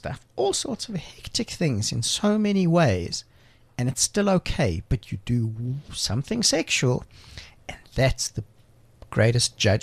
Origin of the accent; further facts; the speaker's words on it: Johannesburg, Gauteng, South Africa; So, you know, I grew up in the Jewish community in Joburg, which is a reasonably conservative community, there are certain expectations of how you will live your life.